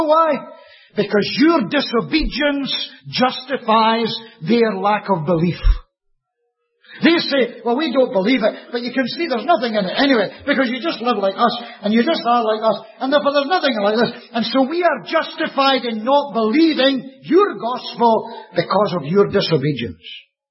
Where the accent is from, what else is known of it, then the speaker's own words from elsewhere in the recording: Scotland, United Kingdom; Or maybe because I'm Scottish.